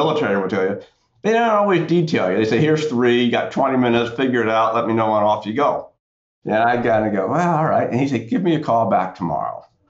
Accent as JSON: {"language": "English", "region": "North Carolina", "country": "United States", "tie": "born or raised there", "said": "I grew up in Central North Carolina and got a liberal arts degree."}